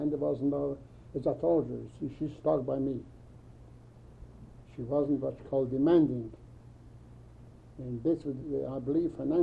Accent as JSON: {"language": "English", "country": "Ukraine", "said": "And I'm from Ukraine, Russia."}